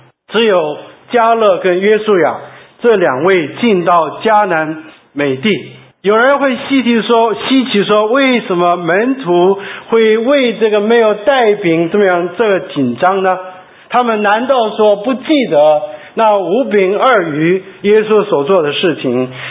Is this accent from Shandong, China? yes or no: yes; Shandong, China; 我家里我是山东人，是又白又胖